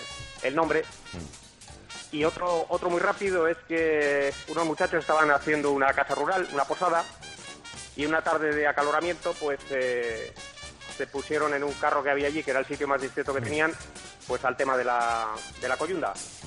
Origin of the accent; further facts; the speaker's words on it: Espinosa de los Monteros, Castile and León, Spain; una familia de mi pueblo, de Espinosa de los Monteros, en Burgos.